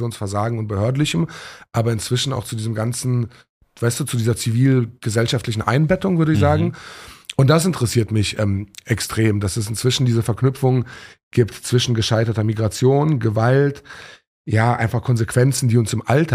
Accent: Ludwigshafen, Rhineland-Palatinate, Germany; ich bin in Deutschland geboren. Das heißt, ich hatte jetzt nicht diese Erfahrung, dass ich in ein fremdes Land kam, wie das bei meinen Eltern war. Und dann war das so, dass in Ludwigshafen, wo ich herkomme, ich glaube, ich sehr migrantisch aufgewachsen bin.

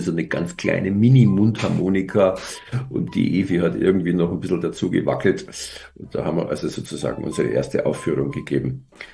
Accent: Munich, Bavaria, Germany; bin ich so halb Schwabinger, halb Maxvorstädter. Ah. Also ich bin so ziemlich an der Grenze zum Siegestor da geboren, an der Kalbachstraße.

